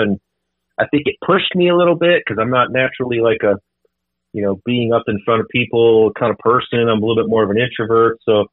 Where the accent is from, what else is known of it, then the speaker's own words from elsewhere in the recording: Cleveland, Ohio, United States; growing up in Cleveland, the music scene was so incredible there.